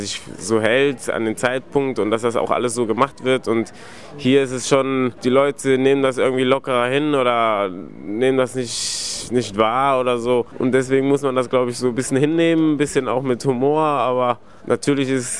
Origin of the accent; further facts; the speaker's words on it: Germany; Ich bin in Europa groß geworden, in Deutschland